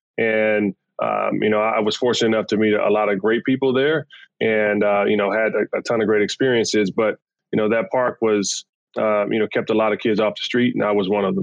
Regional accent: Compton, California, United States; We have a 75 unit affordable housing project we're working on in Compton, California, which is my hometown.

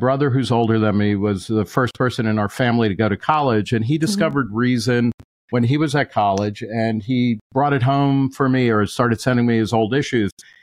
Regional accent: New Jersey, United States; also born or lived in Brooklyn; I was born in Brooklyn, grew up in New Jersey, went to Rutgers, and I ended up writing.

